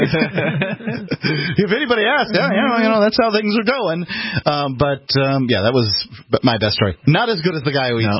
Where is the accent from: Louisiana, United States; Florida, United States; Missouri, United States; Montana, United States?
Florida, United States; I am from the South. I was born in Florida.